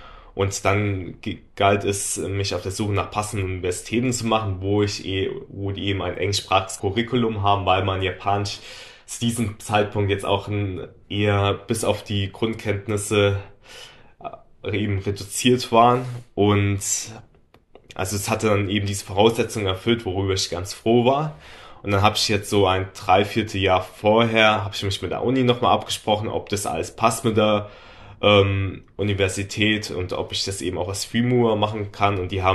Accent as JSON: {"language": "German", "town": "Mainz", "region": "Rhineland-Palatinate", "country": "Germany", "said": "ich bin 26 Jahre alt. Ich komme aus Mainz"}